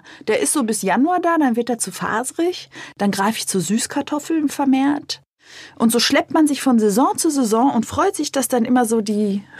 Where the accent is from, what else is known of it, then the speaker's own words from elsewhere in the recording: Berlin, Germany; Ich komme mir aus Berlin.